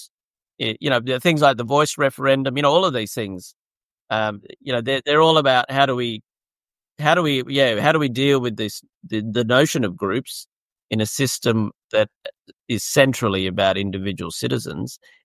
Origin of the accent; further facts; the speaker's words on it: Australia; I have a reasonable mix of being outwardly Australian, identifying as Australian, being proud of it